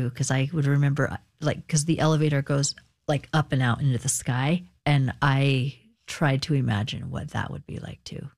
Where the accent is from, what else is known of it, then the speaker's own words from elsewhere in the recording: Eugene, Oregon, United States; And when I grew up in Eugene and we lived outside of the city limits, we didn't even have a library card